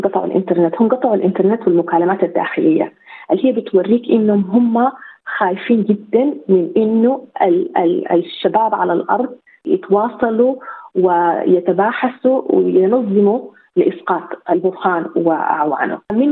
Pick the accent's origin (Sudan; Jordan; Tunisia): Sudan; now in abroad; إحنا كسودانيين خارج السودان تواصلنا مع أهلنا طبعا يعني مقلق جدا بالنسبة لنا